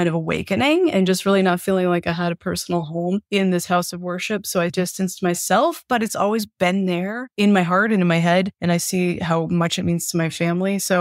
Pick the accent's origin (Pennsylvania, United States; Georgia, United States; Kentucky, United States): Pennsylvania, United States; Scranton; So my family growing up in Scranton, Pennsylvania, really connected to our heritage and religion